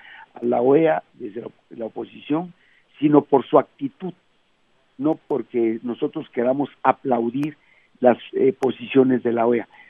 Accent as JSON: {"language": "Spanish", "region": "Oaxaca", "country": "Mexico", "said": "yo soy indígena, soy zapoteco, de Oaxaca"}